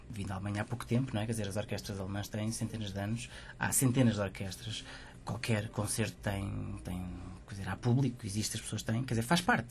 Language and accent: Portuguese; Portugal; é realmente uma questão, se calhar, de todos nós, enquanto portugueses, termos um bocadinho mais de orgulho